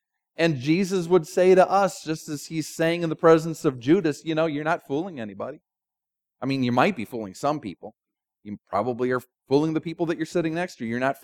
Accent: Minnesota, United States; I'm from Minnesota. Minnesota has, they boast, the biggest state fair in the country.

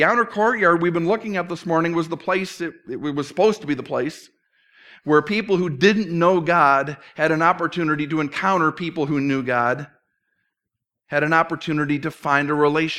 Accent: St. Paul, Minnesota, United States; Growing up in St. Paul, I was confused why there was such a substantial Southeast Asian population.

